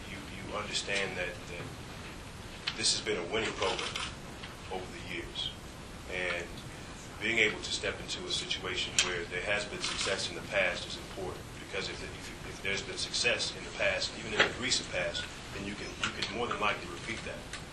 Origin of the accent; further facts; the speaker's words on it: Chicago, Illinois, United States; I'm from Chicago. I've recruited in Chicago.